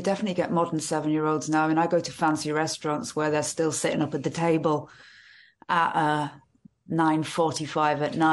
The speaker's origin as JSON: {"language": "English", "town": "Carlisle", "region": "North West England", "country": "United Kingdom", "said": "I've been drinking since I was 14. I'm from Carlisle."}